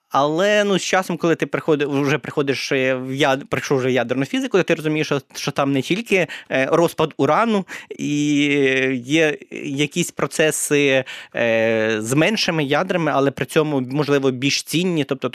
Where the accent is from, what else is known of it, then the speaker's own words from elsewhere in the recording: Zhytomyr, Zhytomyr Oblast, Ukraine; оскільки я з Житомира